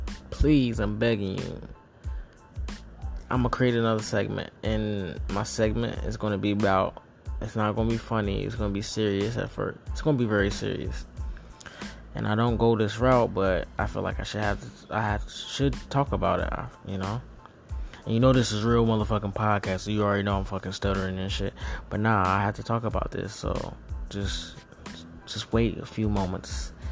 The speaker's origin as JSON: {"language": "English", "region": "the South", "country": "United States", "said": "I'm from the South, and that shit is a lot to me."}